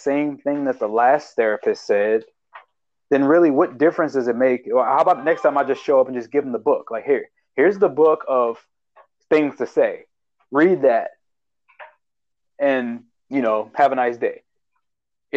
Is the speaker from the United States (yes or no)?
yes; Baltimore, Maryland, United States; from Baltimore, listen to my advice.